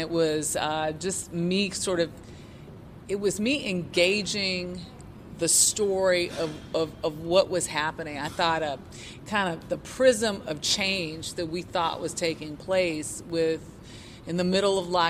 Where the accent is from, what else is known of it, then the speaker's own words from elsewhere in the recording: Los Angeles, California, United States; and the LA uprising, which I lived through because I'm from South Central Los Angeles.